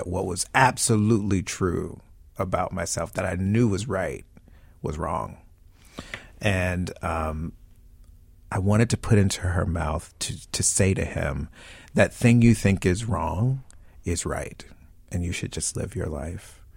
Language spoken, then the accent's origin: English; North Carolina, United States; I grew up in North Carolina in a place not unlike where the play is set. And I grew up with a really big, robust family.